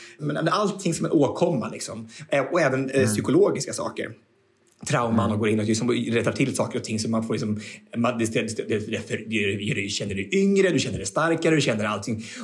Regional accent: Sweden; where are you from? Well, I'm from Sweden.

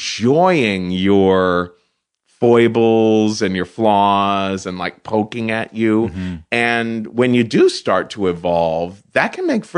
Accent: Cincinnati, Ohio, United States; I come from Cincinnati, Ohio, which is extremely segregated, right?

